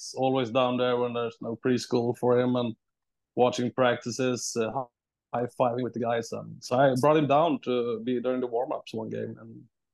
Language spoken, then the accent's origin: English; Oskarshamn, Kalmar County, Sweden; No, I'm actually in my hometown right now, Oskarshamn.